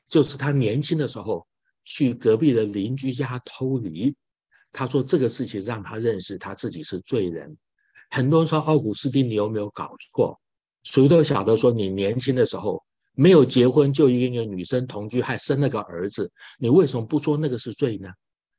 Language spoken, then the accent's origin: Chinese; United States; 这就是我们美国人喜欢说 teachable moment